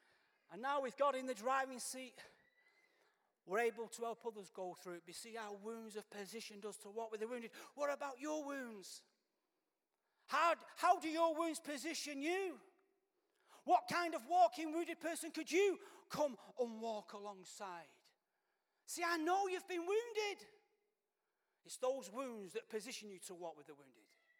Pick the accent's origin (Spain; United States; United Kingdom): United Kingdom; Manchester, North West England; I said, "Yeah, mate, I'm from Manchester, innit?"